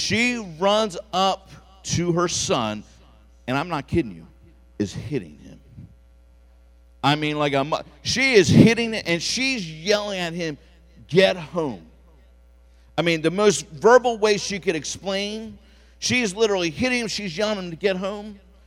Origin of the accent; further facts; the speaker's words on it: Baltimore, Maryland, United States; I grew up in Baltimore, so Baltimore is kind of a little heart place for me.